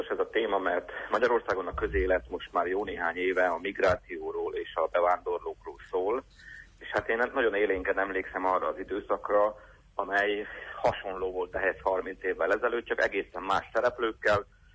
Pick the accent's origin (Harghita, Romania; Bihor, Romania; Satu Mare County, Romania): Harghita, Romania; Praid; Tehát én a kamaszkoromat Parajdon töltöttem, én parajdi vagyok